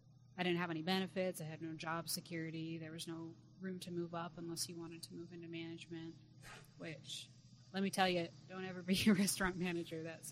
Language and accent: English; Alaska, United States; now in Texas, United States; even though I live in Texas now, I'm from Alaska, and growing up, all the men in my family are blue collar workers.